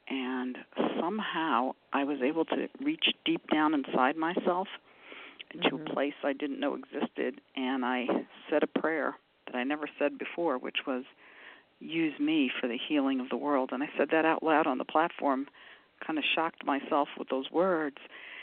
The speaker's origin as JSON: {"language": "English", "town": "New York City", "region": "New York", "country": "United States", "tie": "born or raised there", "said": "and I grew up in New York City, so I was doubly scared, scared for the people of New York City and scared for the people of Boston"}